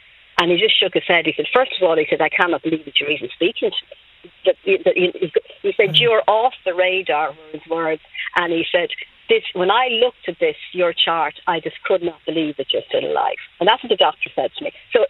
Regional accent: Dublin, Leinster, Ireland; now in Cavan, Ireland; I'm from Dublin, but I was brought into Cavan Hospital. I live in Cavan now at the moment.

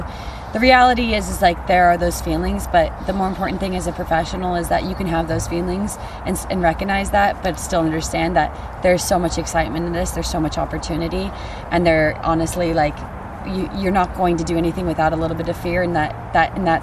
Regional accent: Ireland; And I mean, we're Irish, like, it's always going to be that way.

